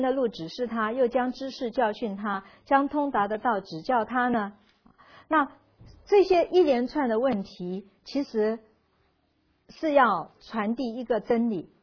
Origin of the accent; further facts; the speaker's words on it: China; 说到这个我们中国人说什么三个臭皮匠